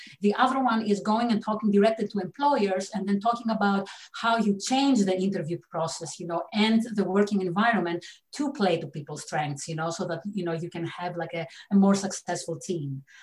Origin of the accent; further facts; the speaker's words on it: Greece; English is a second language; moved away as an adult; now in United States; You know, I grew up in Greece, which is quite rigid educational system.